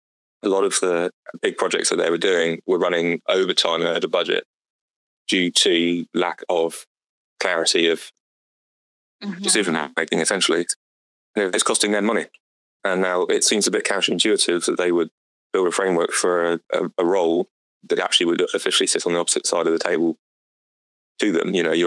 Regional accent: United Kingdom; And now here I am back in my hometown in the UK, spending quite a lot of time in the Barber as well.

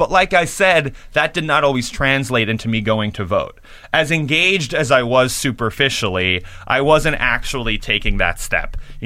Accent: New York, United States; because I'm a New Yorker, hating Giuliani

